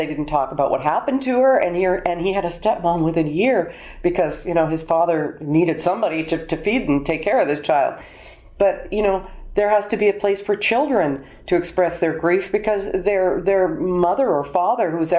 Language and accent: English; Alberta, Canada; born there; also born or lived in Toronto; I was born in Alberta. The West has always had a great call for us both.